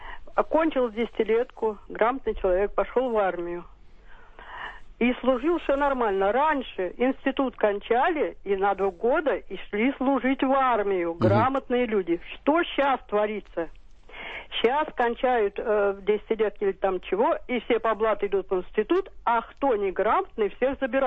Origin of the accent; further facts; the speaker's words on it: Moscow, Russia; Я москвичка.